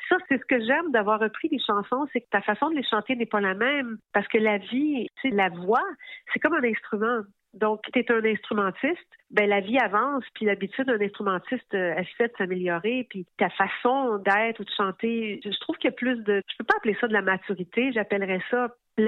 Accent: Montreal, Quebec, Canada; born there; je suis née à Montréal, donc ça parlait vraiment de la ville.

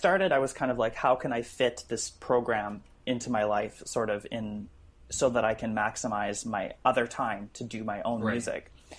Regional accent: Saskatoon, Saskatchewan, Canada; I grew up in Saskatchewan, which is in Saskatoon, which is not exactly like, you know, the mecca for weirdo musicians to get to learn about more about music.

